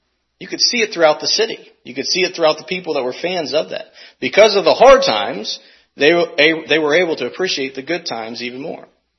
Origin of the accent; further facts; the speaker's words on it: St. Louis, Missouri, United States; now in Kansas City, United States; I'm not a Kansas City Royals fan, being born and raised in St. Louis